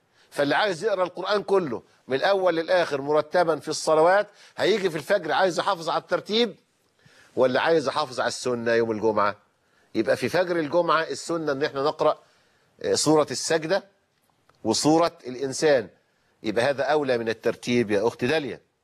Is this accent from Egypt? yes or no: yes; Egypt; عندنا في مصر